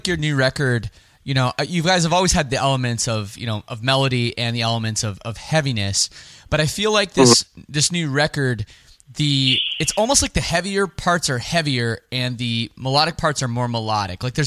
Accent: Toronto, Ontario, Canada; I'm from Canada, I'm from Toronto, I'm kind of from a major city where there's a lot of multiculturalism and stuff.

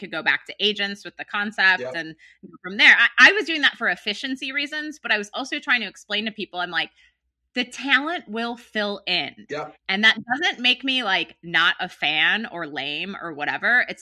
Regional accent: Wisconsin, United States; And I'm originally from Wisconsin.

